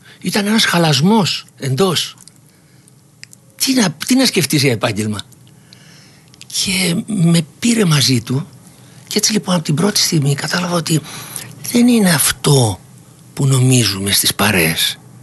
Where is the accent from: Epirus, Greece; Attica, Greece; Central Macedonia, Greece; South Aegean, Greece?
Attica, Greece; Piraeus; Ναι, είμαι Πειραιώτης και το καυχαίμαι.